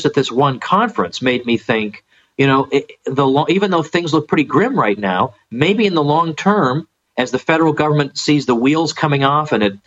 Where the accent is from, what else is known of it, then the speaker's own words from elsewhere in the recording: Massachusetts, United States; Now, I grew up in Massachusetts, which was the exact opposite. And, of course, we spent our time in New Hampshire buying goods without taxes on them.